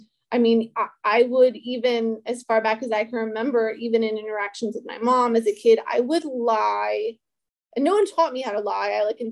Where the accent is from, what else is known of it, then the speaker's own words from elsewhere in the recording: Ellicott City, Maryland, United States; And, you know, I grew up just outside of Baltimore, Ellicott City, kind of Glendale area, for anyone that is familiar. In a house that my dad had built.